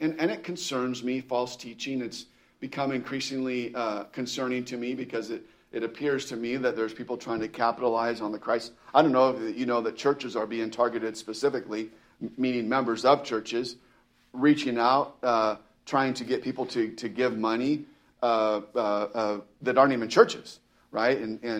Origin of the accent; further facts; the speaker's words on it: California, United States; And I'm from California, but when I moved to Southern California, I never really got into surfing.